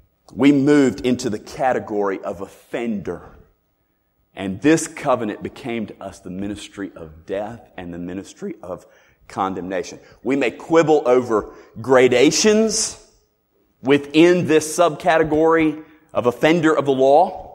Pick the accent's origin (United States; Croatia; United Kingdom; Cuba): United States; Florida; I grew up in Florida. My favorite beach to visit when I was growing up was a place called Bean Point. It was on Anna Maria Island.